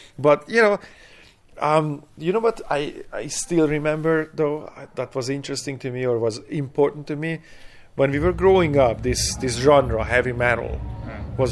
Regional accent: Hungary; You know, I came from here, you know, basically I grew up in Hungary.

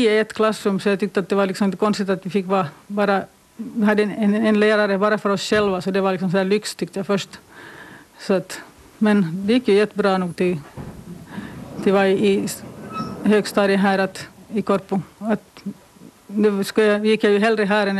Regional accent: Björke, Sweden; och jag är född 1967 i Björke i Hotsjö. Och då på gården därifrån, där som min pappa Gusti född.

